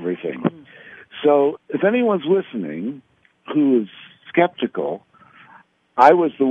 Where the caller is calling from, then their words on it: Sedona, Arizona, United States; I'm in Sedona.